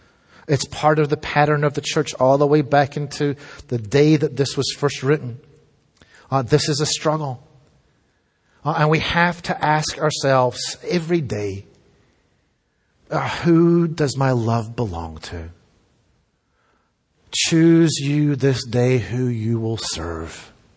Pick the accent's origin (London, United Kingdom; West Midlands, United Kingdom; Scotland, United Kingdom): Scotland, United Kingdom; I'm British. I'm Scottish. I'm born in the UK. So I'm from Great Britain. My passport, my British passport, tells me that I'm a subject. I'm not a citizen. See, I was born under a monarchy.